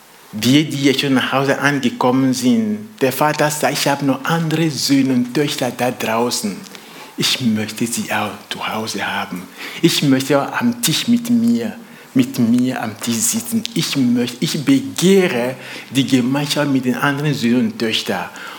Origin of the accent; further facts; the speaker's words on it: Togo; now in Köndringen, Germany; Wir sind aus Togo, aus Westafrika. … Gott hat uns mit 3 Kindern gesegnet, 13, 12 und 5. Und wir wohnen zurzeit in Köndringen, nicht weit weg von hier.